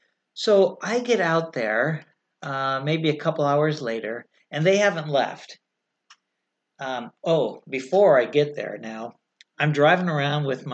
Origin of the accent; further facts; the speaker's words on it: California, United States; You know, I'm female, I'm from California, and I'm driving this tricked out truck.